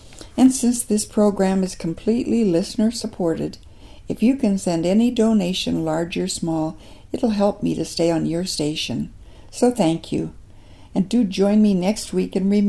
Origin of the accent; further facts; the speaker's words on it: South Dakota, United States; born there; Since I was born in South Dakota, some years ago a friend sent me a picture of a 100-year-old South Dakota grain elevator.